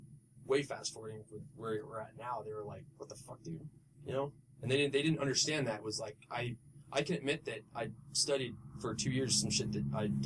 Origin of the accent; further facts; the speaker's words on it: Tucson, Arizona, United States; now in Flagstaff, United States; he got me a job at his accounting firm back in Tucson, where it's my hometown. I was in Flagstaff at the time.